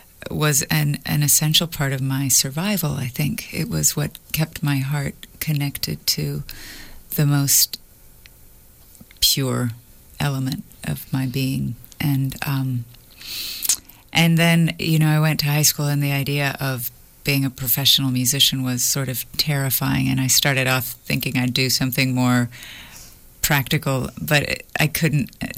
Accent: Venezuela; also born or lived in Mexico / Brazil; I was born in Mexico and raised in Venezuela and Brazil, and we lived in the Amazon for a while

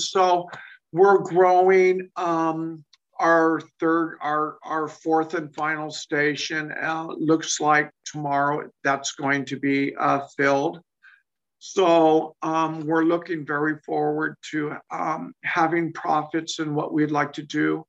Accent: Spokane, Washington, United States; born there; So, you know, I was born in Spokane, Washington.

